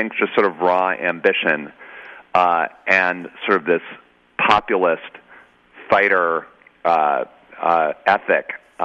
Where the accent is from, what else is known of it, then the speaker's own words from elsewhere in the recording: New York, United States; I'm from New York, all right? We're supposed to be so tough, you know, Mean Streets, Scorsese, all that stuff.